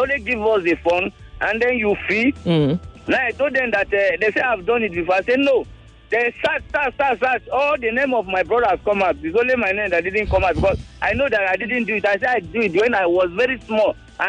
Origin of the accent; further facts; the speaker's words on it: Benue, Nigeria; now in Lagos, Nigeria; because I'm from Benue State, and then I'm close to North.